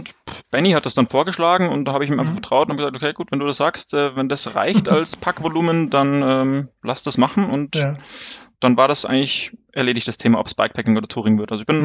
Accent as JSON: {"language": "German", "region": "Bavaria", "country": "Germany", "said": "Also ich komme aus Oberbayern, südlich von München, also in der Nähe von Garmisch."}